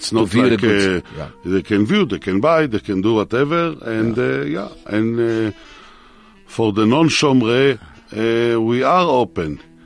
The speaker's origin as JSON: {"language": "English", "region": "Northern District", "country": "Israel", "said": "Yeah. Yeah. Well, yeah, I came from Upper Galilee."}